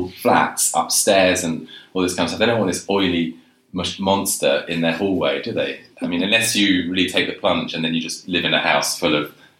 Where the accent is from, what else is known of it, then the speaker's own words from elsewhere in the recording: London, United Kingdom; Because I grew up in London.